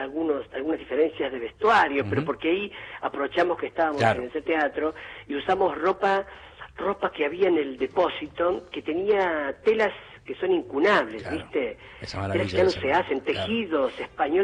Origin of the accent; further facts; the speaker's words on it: Buenos Aires, Argentina; uno es adoptado por el ámbito en el que vive. Entonces yo bailaba tango, folclore, transcurría en la noche porteña, hacía teatro como cualquier porteño